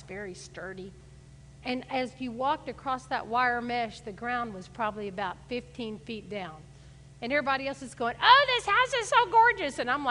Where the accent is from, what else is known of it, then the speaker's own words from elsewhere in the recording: Gulf Coast, United States; So growing up on the Gulf Coast, all my family would be like, going across the pier way out into the water, they'd go